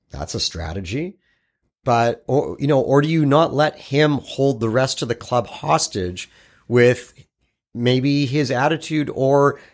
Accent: Scotland, United Kingdom; And I am a Scottish Jew, folks.

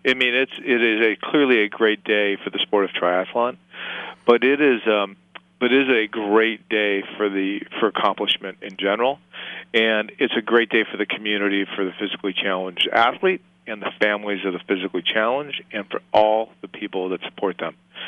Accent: Phoenix, Arizona, United States; You know, I grew up in Phoenix, Arizona, which is a relatively big

